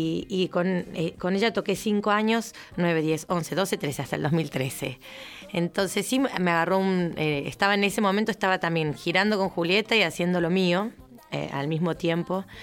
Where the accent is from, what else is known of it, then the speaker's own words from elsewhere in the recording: Mendoza, Argentina; accent: Mendoza; Por eso también hablo raro, que después llego y me dicen, ay, hablas como mexicano. No, hablo, me sale rarísimo el mendocino.